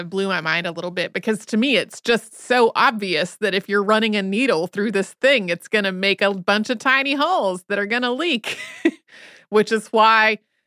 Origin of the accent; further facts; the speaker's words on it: the South, United States; And like growing up in the South, where often when it was raining, it was also warm